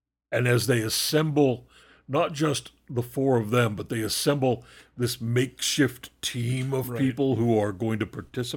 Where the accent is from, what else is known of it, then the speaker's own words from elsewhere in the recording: United States; Because that's how it's spelled, and I'm an American.